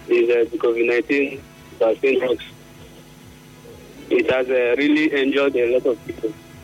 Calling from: Port Harcourt, Rivers, Nigeria; calling from Port Harcourt.

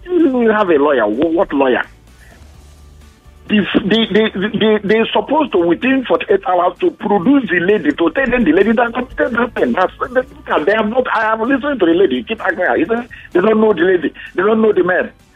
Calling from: Baghdad, Baghdad Governorate, Iraq; I'm calling from Baghdad.

